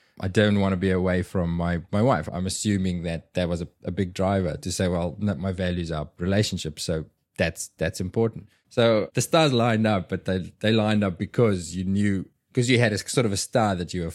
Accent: South Africa; See, because I'm from South Africa, that's so notoriously heavy on the crime and the violence stuff.

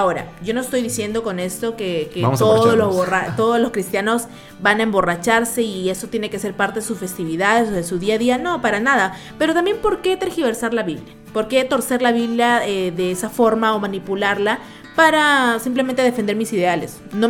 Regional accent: Peru; en esta parte del mundo, nosotros somos de Perú, en la parte de Latinoamérica quizás

